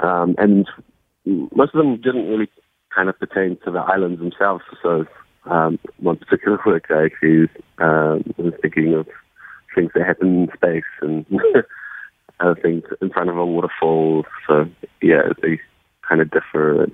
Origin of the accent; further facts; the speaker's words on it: Nelson, New Zealand; also born or lived in Porirua; now in Wellington, New Zealand; So I was born in Porirua, and then I grew up in Nelson, Mr. Nelson. There aren't many Samoans in Nelson